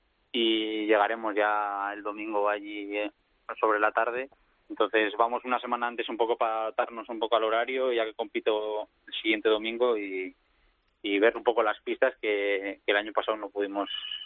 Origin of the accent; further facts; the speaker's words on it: Tolosa, Basque Country, Spain; born there; now in Val d'Aran, Spain; al final me trasladé porque aquí yo donde nací en Tolosa no tengo la nieve y me acerqué para estar más cerca de la nieve